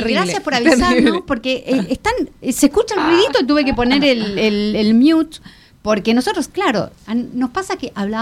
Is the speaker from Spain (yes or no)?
no; Argentina; a mí me da muchísimo orgullo que tengamos como argentinos un teatro